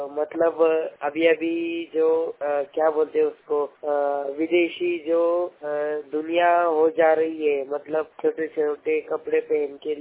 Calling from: Pune, Maharashtra, India; मैं मेरे गाँव पुणे से बात कर रहा हूँ।

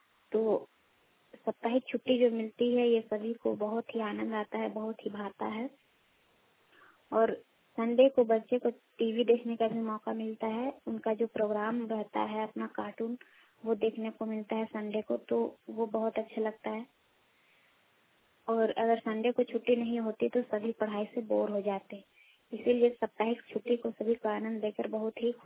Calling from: Jharkhand, India; मेरे गाँव पंचायत रुमंडी प्रखंड जिला रांची झारखंड से बोल रही हूँ।

